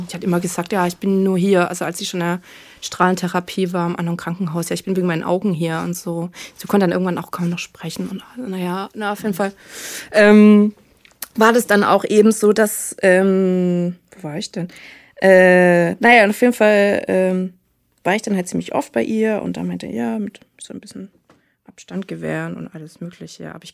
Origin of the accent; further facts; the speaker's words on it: Southern Germany, Germany; now in Hamburg, Germany; ich komme ja halt aus Süddeutschland, lebe auch in Hamburg.